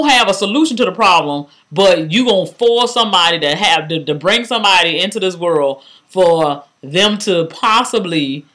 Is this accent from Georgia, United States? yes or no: yes; Georgia, United States; She would have to be a black person from my home state of Georgia with the bullshit, but she sounds stupid as hell.